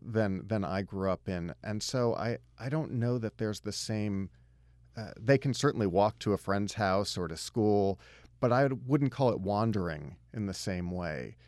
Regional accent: New Paltz, New York, United States; it gives a sense of the kind of topography that I grew up in outside of New Paltz, New York, and how that place kind of took over my imagination.

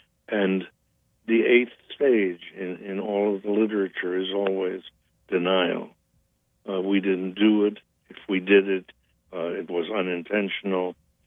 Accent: Germany; first language German; English is a second language; now in United States; But deep in my heart, my first language was German. My first culture was German. My mother and I bonded in Germany.

